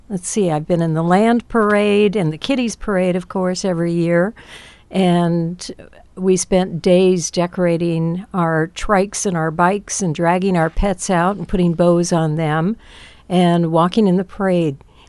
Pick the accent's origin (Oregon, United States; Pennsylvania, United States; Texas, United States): Oregon, United States; Astoria; I was born and raised in Astoria, went to school at Astoria High School, and moved away for a number of years. I just moved back about 3 years ago